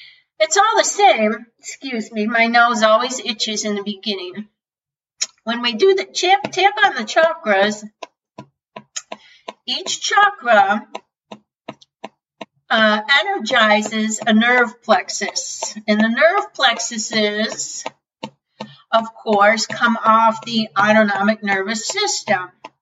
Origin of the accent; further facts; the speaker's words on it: United States; That's Sanskrit, and I'm American, and I've never had Sanskrit lessons.